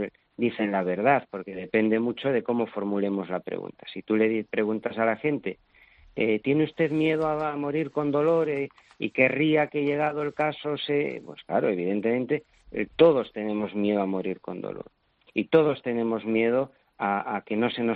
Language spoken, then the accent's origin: Spanish; Galicia, Spain; Pero yo soy gallego, ¿no?